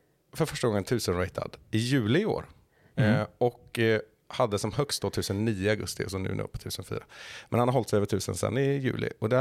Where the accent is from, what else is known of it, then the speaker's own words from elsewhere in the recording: Västra Götaland County, Sweden; Jag är från Dalsland.